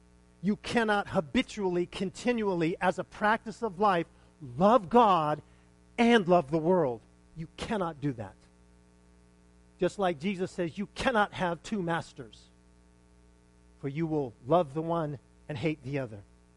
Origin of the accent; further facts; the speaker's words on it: Las Vegas, Nevada, United States; You travel anywhere in the world and you tell them from Las Vegas and they respond the same way.